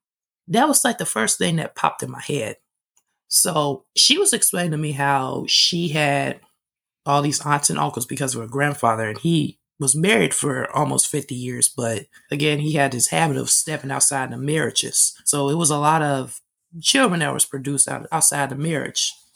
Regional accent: Dayton, Ohio, United States; born there; I told her I was born in 1990 and I was born in Dayton, Ohio.

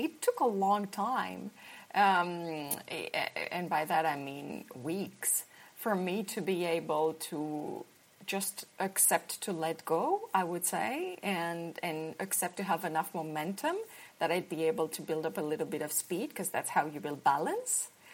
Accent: Paris, Île-de-France, France; moved away as an adult; now in Copenhagen, Denmark; I am French. I grew up in Paris.

